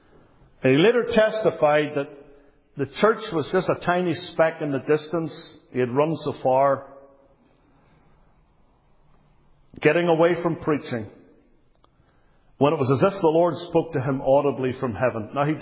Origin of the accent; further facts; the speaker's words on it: Northern Ireland, United Kingdom; he preached in a place near my hometown called Holywood, near Belfast.